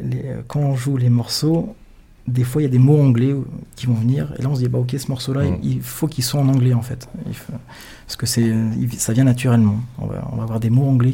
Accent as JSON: {"language": "French", "country": "France", "said": "on préfère chanter en français parce que, bon, voilà, on est des Français"}